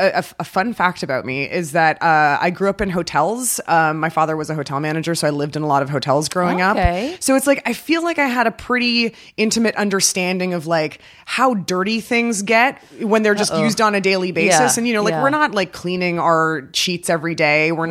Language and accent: English; New Jersey, United States; also born or lived in Toronto, Canada / Bermuda; So I was born in Toronto and I was brought home like from the hospital to a hotel and then we moved to Bermuda for a year. We lived in a hotel there. And then we moved to New Jersey.